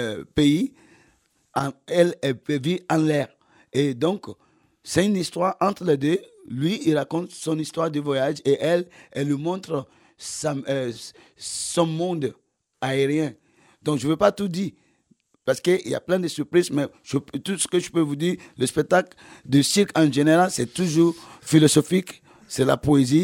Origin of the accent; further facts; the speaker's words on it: Nigeria; first language en; French is a second language; now in Benin; moi, je suis du Nigeria, je suis anglophone, mais j'ai quitté le Nigeria pour le Bénin. J'ai appris à parler français, le Bénin.